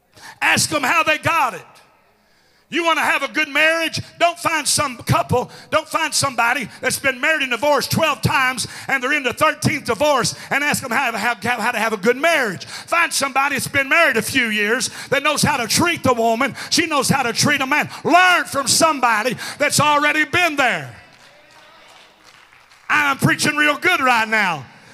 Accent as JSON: {"language": "English", "region": "Arkansas", "country": "United States", "said": "I'm really glad I'm from Arkansas."}